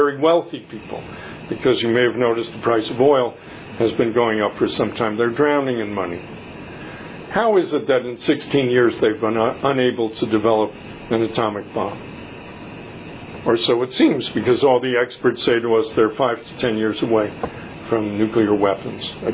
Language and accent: English; Los Angeles, California, United States; I think I'm from Los Angeles originally. I'm a Hollywood kid, I think, in terms of movies.